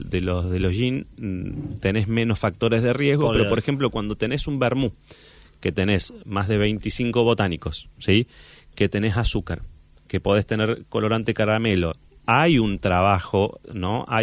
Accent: Argentina; Somos argentinos, somos el granero del mundo, tenemos el mejor maíz del mundo.

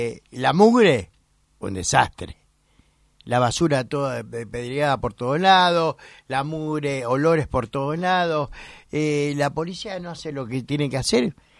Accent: Buenos Aires, Argentina; Esto es la ciudad de Buenos Aires. Yo soy porteño y no me gusta cómo está la ciudad.

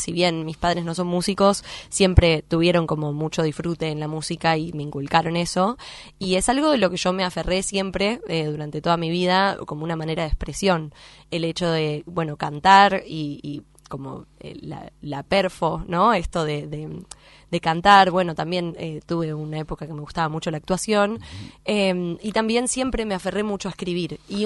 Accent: Buenos Aires, Argentina; Sí, yo nací en... Sí, soy de Villa del Parque, siempre me crié allá, fui al colegio allá

